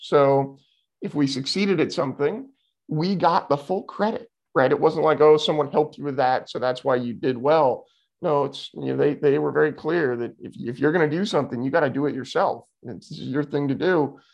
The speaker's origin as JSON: {"language": "English", "region": "California", "country": "United States", "tie": "born there", "said": "I was born totally blind in Sonoma County of California, which is just north of San Francisco."}